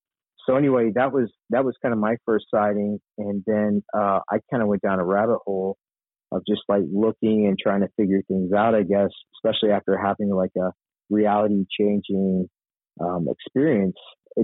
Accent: Texas, United States; I grew up in Texas all my life. I live in the Dallas area

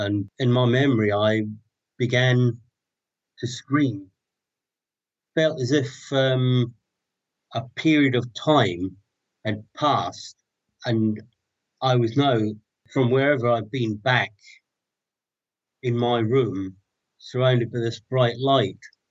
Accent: Glasgow, Scotland, United Kingdom; I was born in 1953 in Glasgow.

